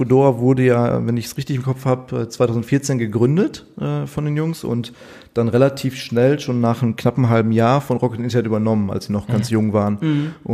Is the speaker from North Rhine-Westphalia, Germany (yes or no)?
yes; Bottrop, North Rhine-Westphalia, Germany; also born or lived in Venlo, Netherlands / Munich; bin noch 27 und bin ursprünglich aus Bottrop, also Kind des Ruhrgebiets.